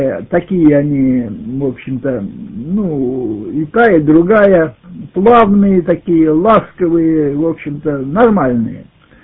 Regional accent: Russia; Я говорю, какой я москвач? Я 117 километров от Москвы.

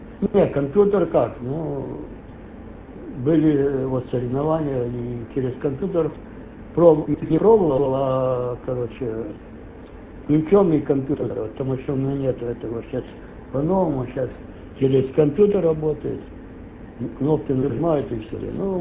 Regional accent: Ukraine; moved away; Я сам с Украины

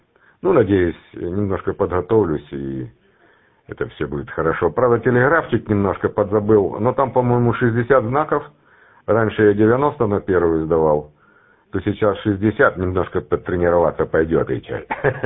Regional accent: Dokuchaievsk, Donetsk Oblast, Ukraine; Но я сам не дончанин, я сам из Докучаевска

